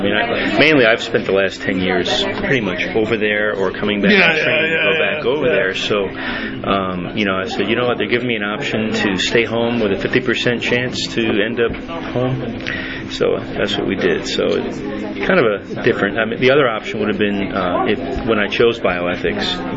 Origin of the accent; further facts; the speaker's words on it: New York, United States; So, I grew up on the North Fork.